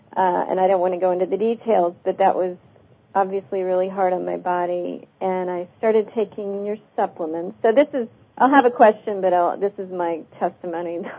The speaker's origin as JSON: {"language": "English", "town": "Atlanta", "region": "Georgia", "country": "United States", "said": "Yes. I'm from Atlanta."}